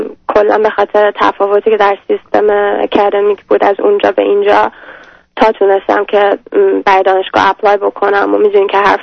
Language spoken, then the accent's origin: Persian; Iran; moved away as an adult; من 21 سالگی از ایران اومدم. وسط درسم بودم، 3 سال دانشگاه رفتم اونجا، روانشناسی خوندم،